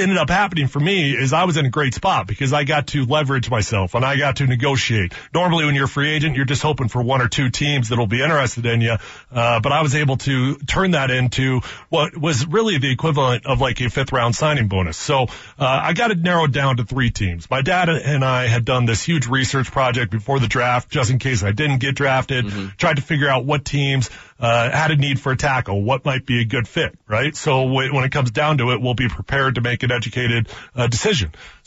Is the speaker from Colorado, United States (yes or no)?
yes; Denver, Colorado, United States; But I am from Denver. I would love to be a Denver Bronco.